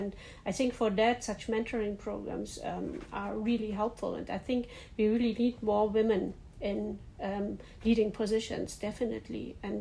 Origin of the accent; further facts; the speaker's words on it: East Germany, Germany; I was born in East Germany, and at this time at school there was really equal opportunities.